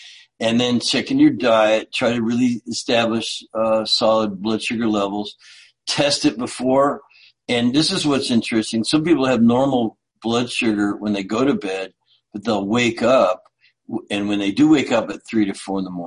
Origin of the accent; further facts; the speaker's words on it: Canada; You know, I grew up in Canada, and we'd literally just get extra blanket because we'd be freezing.